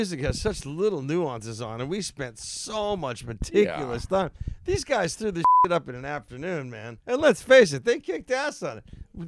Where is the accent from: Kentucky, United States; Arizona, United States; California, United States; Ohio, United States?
California, United States; North Hollywood; We're from North Hollywood.